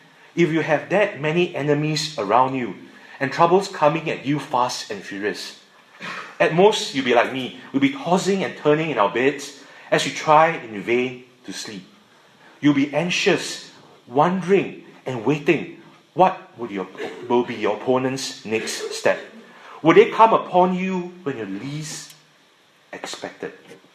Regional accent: Singapore; You know, as a Singaporean, I need to confess that as Singaporeans, we have a tendency to take control

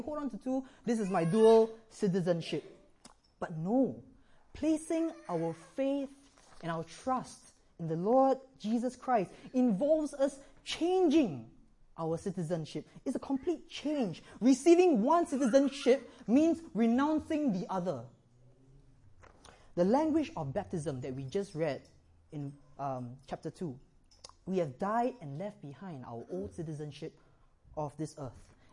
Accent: Singapore; As you can probably tell, I am not Irish. I am a Singaporean, and Singapore is a little country located somewhere in Southeast Asia.

